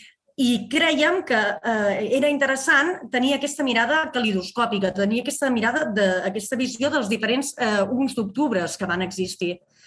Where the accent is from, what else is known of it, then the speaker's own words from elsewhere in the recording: Mont-roig del Camp, Catalonia, Spain; Jo sóc de Montroig. El meu poble